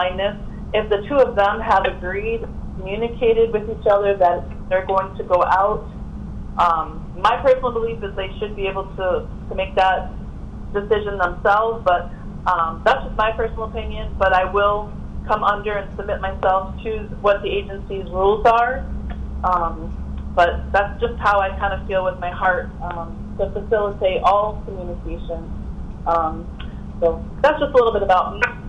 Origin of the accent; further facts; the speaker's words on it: Massachusetts, United States; I'm from Massachusetts, so I worked with Mass Rehabilitation Commission and Mass Hire along with the CS.